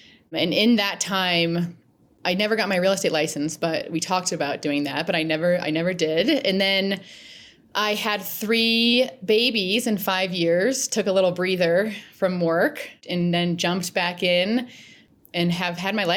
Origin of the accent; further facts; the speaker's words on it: Ohio, United States; moved away as an adult; also born or lived in Boston / Denver; Born and raised in Ohio, a small town in Ohio, I went to Boston College after high school and moved out to Denver with three of my childhood girlfriends